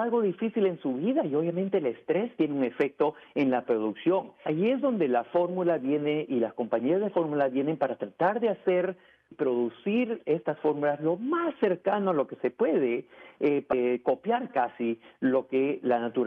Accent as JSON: {"language": "Spanish", "country": "United States", "tie": "born or raised there", "also_born_or_lived": "Peru", "said": "yo soy originalmente peruano, pero crecí acá en Estados Unidos. Así que si me sale un poquito de Spanglish, lo siento."}